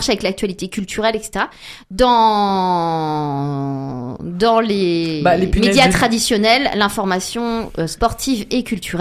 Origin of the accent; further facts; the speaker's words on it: Le Mans, Pays de la Loire, France; Merci, je reçois 10 000 euros à chaque fois qu'on parle du Mans, vu que c'est ma ville natale.